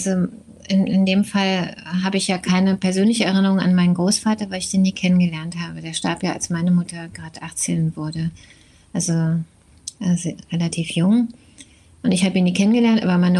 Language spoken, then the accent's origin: German; Berlin, Germany; mit der U-Bahn unter Ost-Berlin von Reinickendorf, wo ich aufgewachsen bin, nach Kreuzberg im Südosten Berlins